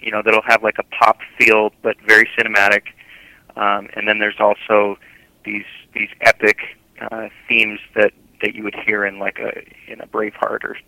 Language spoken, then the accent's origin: English; Phoenix, Arizona, United States; And every year, David comes to my hometown, Phoenix, to do a big charity event.